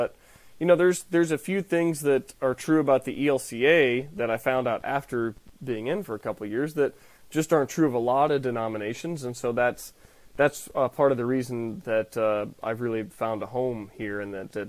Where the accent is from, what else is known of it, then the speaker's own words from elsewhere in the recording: Georgia, United States; growing up in Georgia, I didn't know any Lutherans.